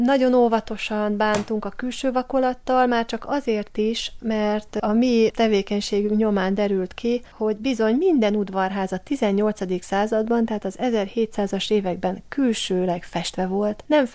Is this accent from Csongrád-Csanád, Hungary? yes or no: no; Budapest, Hungary; hát én is ugye Budapestről ide jöttem, tehát hogy nagyon világos házban nőttem, vagy lakásban nőttem fel